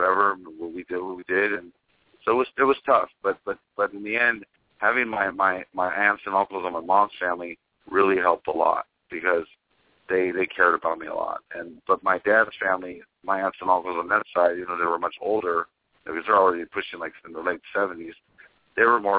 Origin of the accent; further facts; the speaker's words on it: San Jose, California, United States; my best friend Frank Lopez, who I grew up with in San Jose